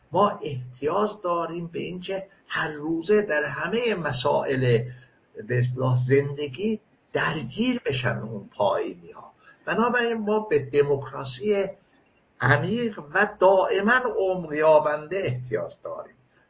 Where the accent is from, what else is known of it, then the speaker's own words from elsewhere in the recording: Azerbaijan, Iran; مثلا من آذری هستم و فلان